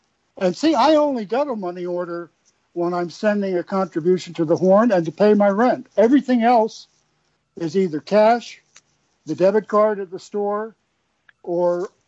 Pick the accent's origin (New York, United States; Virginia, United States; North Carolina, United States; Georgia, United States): Virginia, United States; Alexandria; One was an old bank in Alexandria, my hometown.